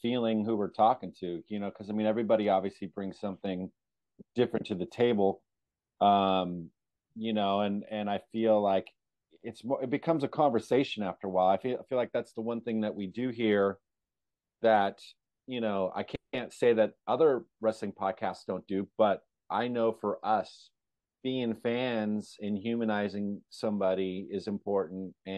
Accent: California, United States; I grew up in California.

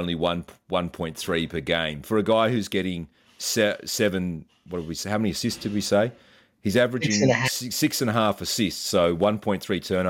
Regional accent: Australia; As an Aussie who loves a beer and loves a glass of Chardonnay or a bit of Cabernet Sauvignon

